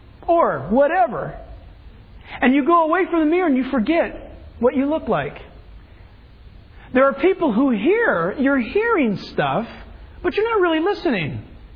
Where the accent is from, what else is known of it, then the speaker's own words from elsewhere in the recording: California, United States; We're from Southern California, people. We've got a noise problem.